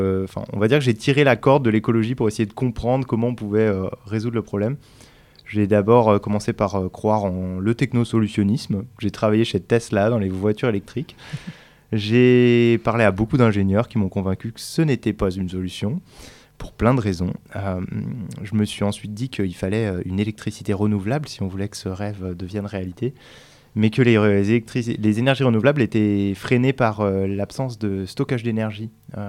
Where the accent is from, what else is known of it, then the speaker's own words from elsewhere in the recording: Auvergne-Rhône-Alpes, France; je suis originaire de la région de Lyon où j'ai grandi